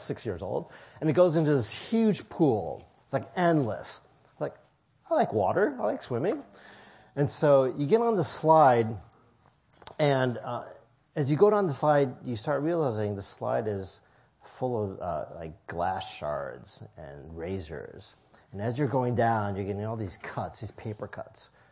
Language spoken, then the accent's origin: English; St. Louis, Missouri, United States; also born or lived in Kansas City; And so I was born in Kansas City, Missouri. My father and our family moved to St. Louis, Missouri when I was young